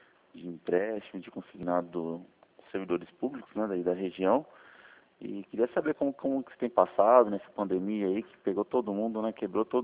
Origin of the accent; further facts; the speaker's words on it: São Paulo, Brazil; Não, sou daqui da região de São Paulo.